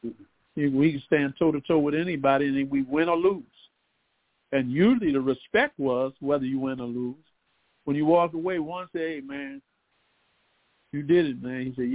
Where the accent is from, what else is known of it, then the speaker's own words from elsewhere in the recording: Philadelphia, Pennsylvania, United States; if you was from Chicago, you was from a different tribe than I was from Philly.